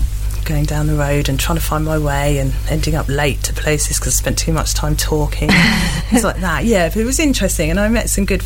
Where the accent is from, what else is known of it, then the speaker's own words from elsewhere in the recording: England, United Kingdom; moved away; They thought I was posh because I was from England and all the rest of it